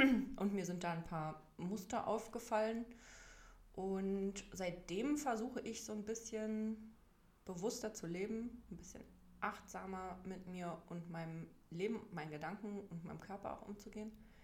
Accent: Berlin, Germany; ich bin in Berlin geboren und mehr oder weniger auch hier aufgewachsen. Also zumindest die ersten 10 Jahre meines Lebens, glaube ich, habe ich hier gelebt. Und dann sind meine Eltern in den Traum eines Eigenheims gezogen

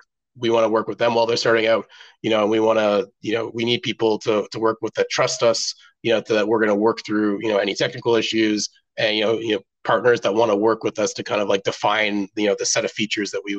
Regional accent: Ottawa, Ontario, Canada; now in Los Angeles, United States; That's where I am now. And then also Canada. I'm Canadian. I grew up in Ottawa.

